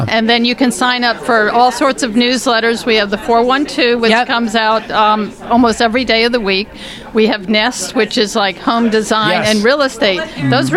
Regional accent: Orlando, Florida, United States; I grew up in Orlando, so I know that area.

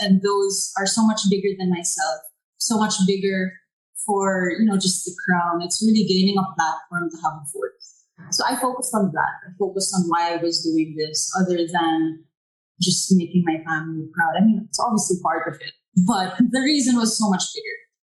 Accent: United States; But I grew up in the States on a ranch, like just little China doll riding horses.

